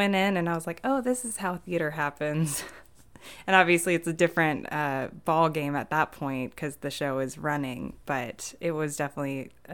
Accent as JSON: {"language": "English", "region": "Florida", "country": "United States", "moved": "as an adult", "lives_now": "New York, United States", "said": "I am from Florida. I moved at the very end of 2013."}